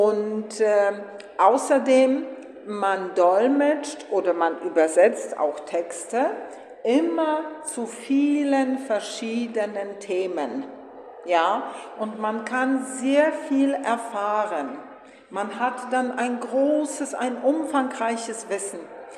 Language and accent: German; Poznan, Greater Poland, Poland; Ich komme aus Polen. Die Stadt, aus der ich herkomme, heißt Poznan.